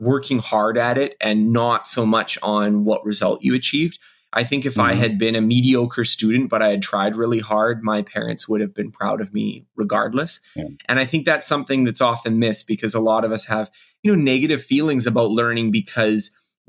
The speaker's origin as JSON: {"language": "English", "country": "Canada", "said": "I am Canadian, yeah."}